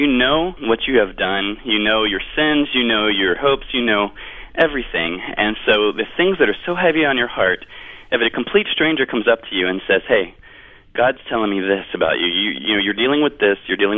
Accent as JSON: {"language": "English", "town": "Orlando", "region": "Florida", "country": "United States", "said": "I was downtown Orlando. I'm from Orlando, Florida."}